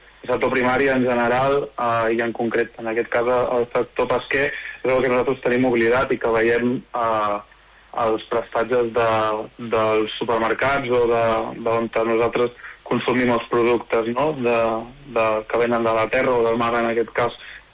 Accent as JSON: {"language": "Catalan", "region": "Catalonia", "country": "Spain", "said": "jo al final soc de l'Empordà endins, soc de Secano, que en diríem, però tots els empordanesos tenim un peu al Mediterrani"}